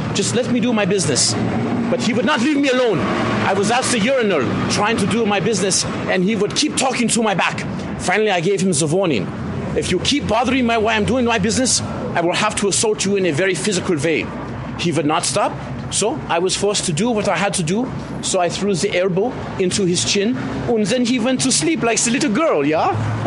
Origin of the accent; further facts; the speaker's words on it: Munich, Bavaria, Germany; also born or lived in Berlin; now in San Francisco, United States; Originally, I'm from Munich, but I was living in Berlin for the last 10 years or so, yeah.